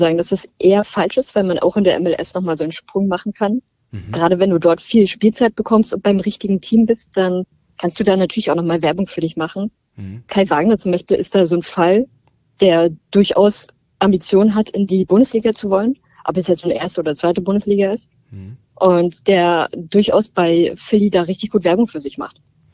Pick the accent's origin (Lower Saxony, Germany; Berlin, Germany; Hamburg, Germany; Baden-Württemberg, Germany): Berlin, Germany; Ich bin aus Berlin und da hat man ja bekannterweise zwei Fußballclubs, die so groß sind.